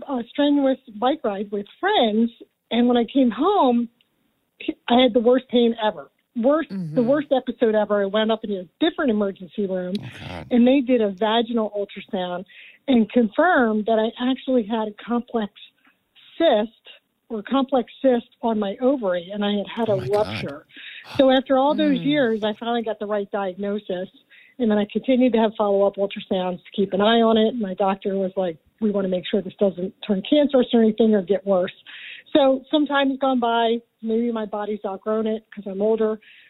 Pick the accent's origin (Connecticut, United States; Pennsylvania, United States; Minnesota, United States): Pennsylvania, United States; Philadelphia; I'm from the Philadelphia area.